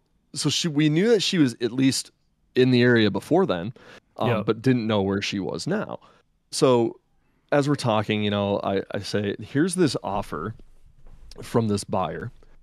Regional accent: Flint, Michigan, United States; We're from Flint, Michigan.

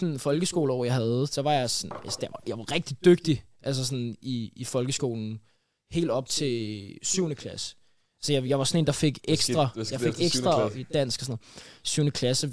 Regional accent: Brøndby, Capital Region of Denmark, Denmark; Så jeg er opvokset i Brøndby.

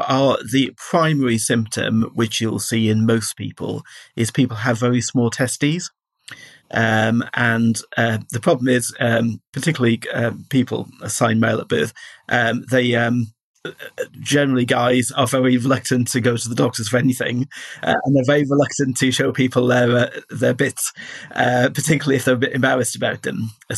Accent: Wales, United Kingdom; I'm originally from South Wales, and in 60 years ago when I was growing up, people were generally quite on the short side.

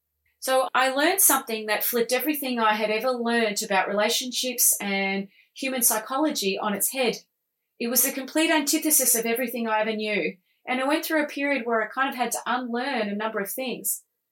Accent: Australia; there is a big stigma, especially in Australia, and I'm Australian

